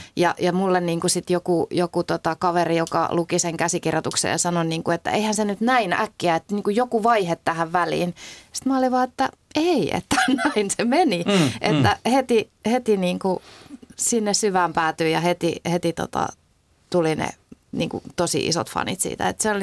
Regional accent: Pori, Satakunta, Finland; mä oon Porista kotoisin

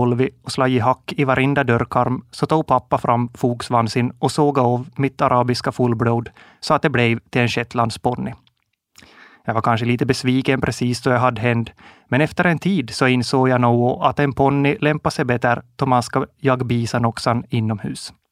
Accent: Komosan, Ostrobothnia, Finland; Jag är född och uppvuxen i Komosan, en liten by som ligger i Österbotten, ungefär mitt i mellan Jakobstad och Vasa. Jag är 27 år gammal

